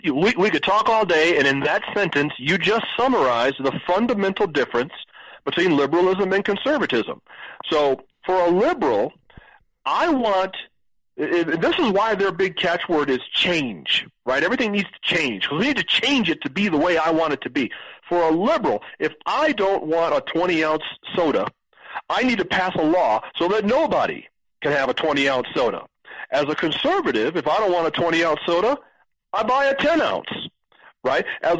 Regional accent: Chicago, Illinois, United States; Chicago, my hometown, has a 50-person city council, 49 Democrats

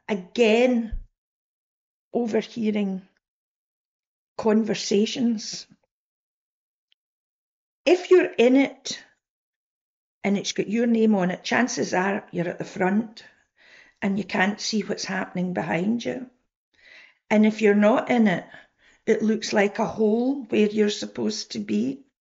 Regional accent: Glasgow, Scotland, United Kingdom; And he went, where are you from? And I went, I'm from Glasgow.

